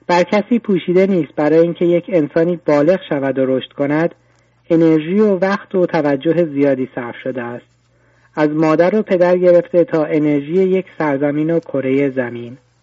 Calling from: Germany; از آلمان هستم.

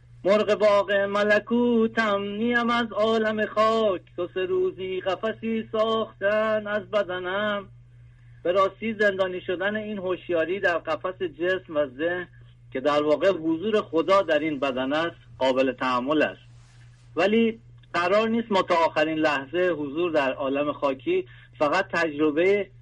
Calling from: Canada; از کانادا هستم.

